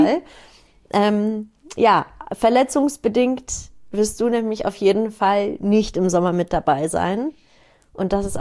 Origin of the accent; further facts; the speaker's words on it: Hamburg, Germany; Dieses Vorrundenturnier wird in Hamburg, meiner Heimatstadt by the way, stattfinden.